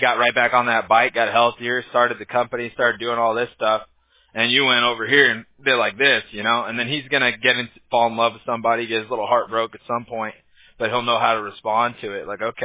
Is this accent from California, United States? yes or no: yes; California, United States; Yeah, I grew up in SoCal, so I used to, you know, back in high school and everything